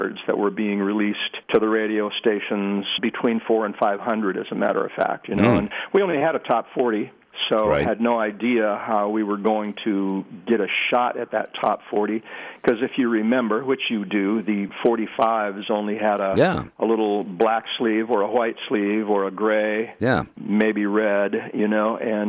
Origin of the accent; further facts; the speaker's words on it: Washington, United States; I grew up in Yakima Valley, basically, you know, from about age 6 until 16.